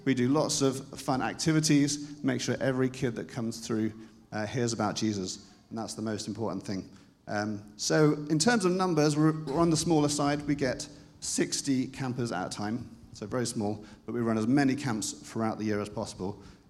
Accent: England, United Kingdom; we are actually from England. Now, I've been working on my accent for my whole life because I was born in the UK. I didn't live in Sheffield, but we are in Sheffield, right in the middle there.

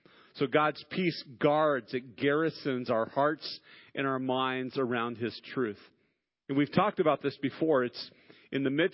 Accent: Santa Barbara, California, United States; Joe and I grew up together in Santa Barbara

